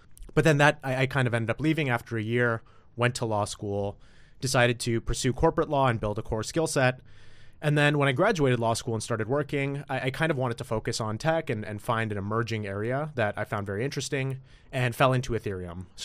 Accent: Toronto, Ontario, Canada; So I grew up in Toronto, Canada.

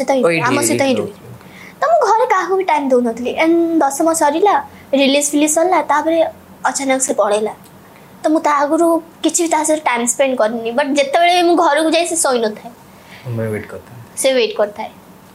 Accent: Rayagada, Odisha, India; ଆଉ ମୁଁ ତ ପୁରା ପ୍ରପର୍ ଦେଶୀ ଗାଁରେ ରହୁଥିଲି, ମୋ ମାନେ ମୋ ବିଲଙ୍କରେ ରାୟଗଡ଼ାରୁ, କୋରାପୁଟ ରାୟଗଡ଼ା, ଓଡ଼ିଶାର

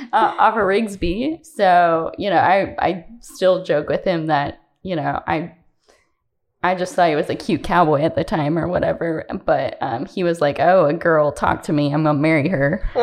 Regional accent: Eugene, Oregon, United States; So I'm originally from Eugene, Oregon.

